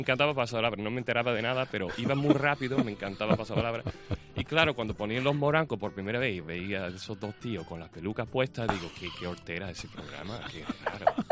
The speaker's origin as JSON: {"language": "Spanish", "town": "Detroit", "region": "Michigan", "country": "United States", "said": "Sí, digo, mi ciudad es como Troy, ¿no? Pero sí. Digo, Detroit"}